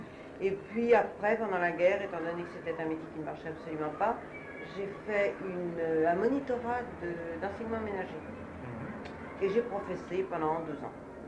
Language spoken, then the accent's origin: French; Orléans, Centre-Val de Loire, France; Et oui, je suis née à Orléans.